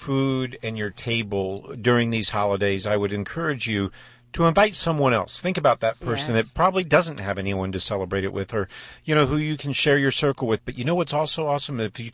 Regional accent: Houston, Texas, United States; I said, "Well … from Houston, Texas, sir."

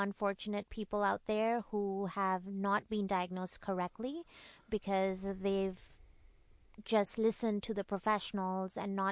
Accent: India; English is a second language; So I grew up in India

